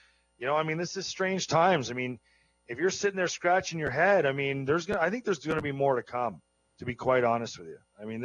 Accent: St. Catharines, Ontario, Canada; I joked with you about being the St. Catharines kid, and it's true. He's from my hometown.

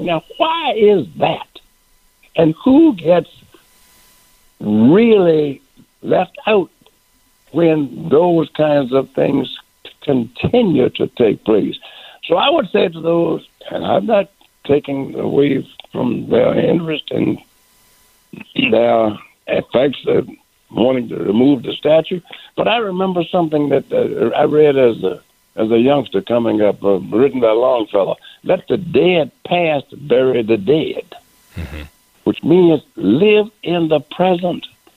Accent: Richmond, Virginia, United States; When I was growing up in Richmond, I would go to church at 14th and Broad Streets. That was First African Baptist Church.

